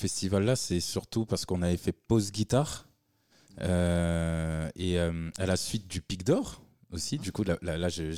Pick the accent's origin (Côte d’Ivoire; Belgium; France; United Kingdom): France; c'est que ils sont allemands, on est français.